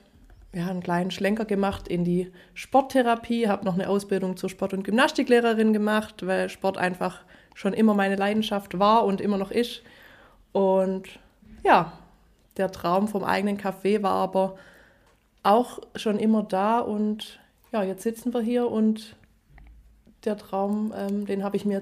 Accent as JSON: {"language": "German", "town": "Haigerloch", "region": "Baden-Württemberg", "country": "Germany", "said": "Ich komme ursprünglich aus Haigerloch. Mich hat es damals vor 13 Jahren nach Calw gezogen, weil ich dort nach meinem Studium einen Job angefangen habe."}